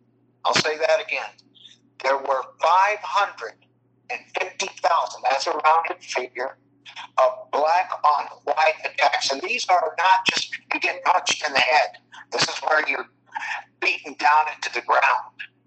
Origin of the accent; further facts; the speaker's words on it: El Paso, Texas, United States; And one of the places that he comes out of is El Paso, which is my hometown.